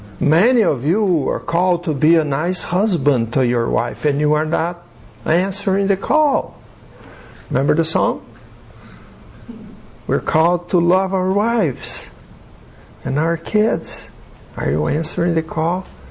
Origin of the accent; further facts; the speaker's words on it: Brazil; I'm from Brazil, different culture, so...